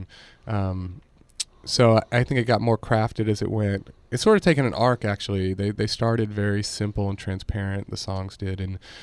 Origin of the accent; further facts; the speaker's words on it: Austin, Texas, United States; I'm from Austin, Texas, originally, which not a whole lot of folks are actually from Austin.